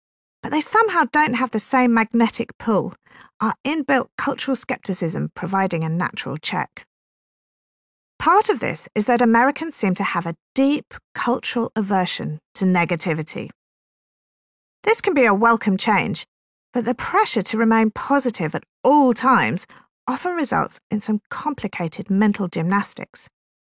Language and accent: English; United Kingdom; As a Brit raised on a diet of armchair cynicism, the evangelical-style conversations are newer territory.